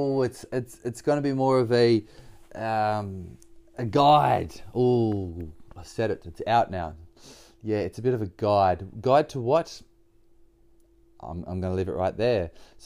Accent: Bathurst, New South Wales, Australia; I will be going back to my hometown, which is Bathurst. Big shout out to Bathurst in New South Wales Central West, which is, if you don't know, 3.5 hours northwest of Sydney, roughly.

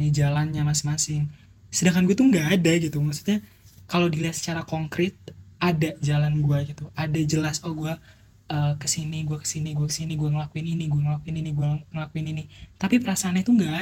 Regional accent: Bekasi, West Java, Indonesia; Umur gue 19 tahun, asal dari Bekasi, Jawa Barat.

